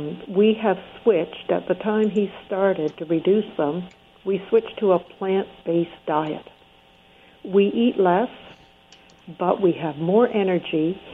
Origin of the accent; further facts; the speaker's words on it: Canada; I'm the Canadian who handed out your books in a hospital and got kicked out 3 times.